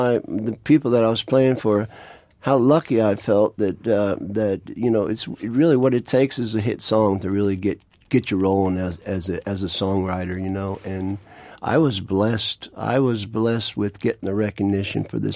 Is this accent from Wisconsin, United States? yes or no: no; Long Island, New York, United States; now in Upstate New York, United States; I grew up on Long Island, and when I started having kids, I decided that I was going to get them off Long Island, so I moved upstate to raise my children.